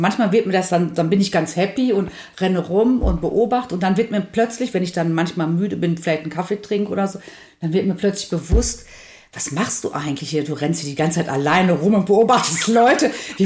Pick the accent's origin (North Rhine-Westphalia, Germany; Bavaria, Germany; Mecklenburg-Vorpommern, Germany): North Rhine-Westphalia, Germany; Also ich mag Paderborn nach wie vor, es ist halt meine Heimat, also das ist ein Dorf bei Paderborn. Ich fahre auch regelmäßig hin, da habe ich noch meine Familie oder beziehungsweise Teile meiner Familie.